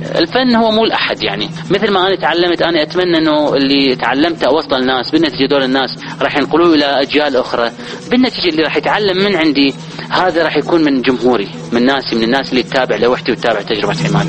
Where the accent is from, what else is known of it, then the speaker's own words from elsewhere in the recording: Baghdad, Baghdad Governorate, Iraq; moved away as an adult; now in Jordan; من قلب بغداد نفسها، منطقة حي العامل، منطقة من المناطق الشعبية بغداد